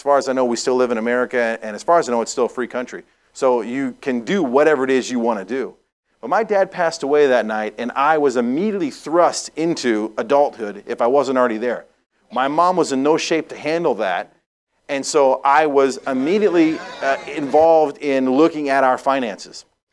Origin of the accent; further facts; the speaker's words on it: New England, United States; now in Dallas, United States; I wasn't born in Dallas, but I got there as fast as I could. I really enjoy Texas. But I grew up in New England.